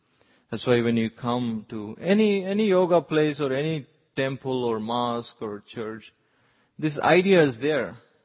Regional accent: India; I'm from India, I could easily understand this example.

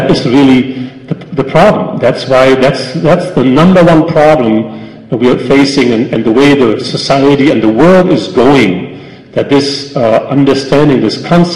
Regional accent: Mumbai, Maharashtra, India; I came from Mumbai, now I'm here

